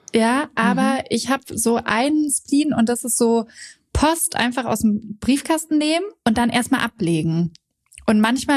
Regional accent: Hanover, Lower Saxony, Germany; ich bin Hebamme, ich komme aus Hannover

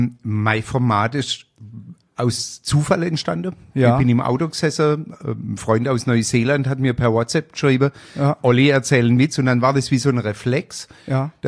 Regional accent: Baden-Württemberg, Germany; Ich bin Badener

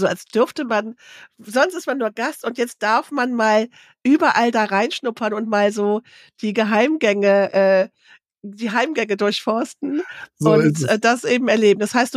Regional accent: Rhineland, Germany; Du merkst, ich bin Rheinländerin.

